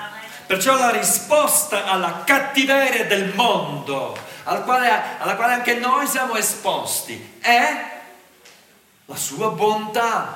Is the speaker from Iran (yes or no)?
no; Switzerland; sarà perché sono cresciuto in Svizzera